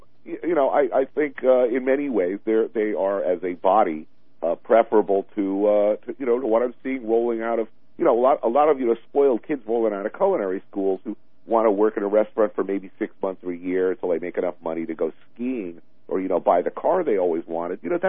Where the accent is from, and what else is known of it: New York, United States